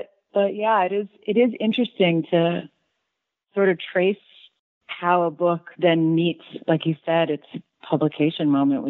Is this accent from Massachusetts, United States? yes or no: no; Long Island, New York, United States; I grew up on Long Island, mm-hmm. and I started going into the city occasionally when I turned 13 by myself.